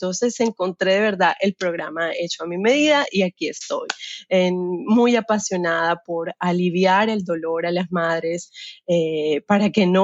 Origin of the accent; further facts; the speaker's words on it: Colombia; moved away; Ahora estoy tratando de llegar a Colombia, yo soy colombiana